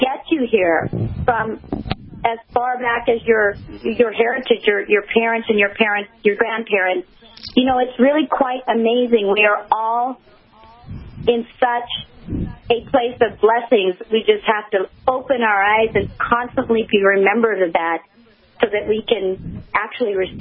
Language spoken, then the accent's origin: English; Myanmar; Yes, I was born in Burma. I'm Burmese. My parents are Burmese, both my parents. All four of my grandparents are Burmese.